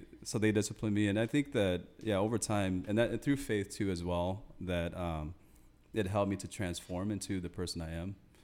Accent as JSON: {"language": "English", "country": "Thailand", "moved": "yes", "said": "Yeah, so I came all the way from Thailand. So we came here in 1989, and so we came really poor."}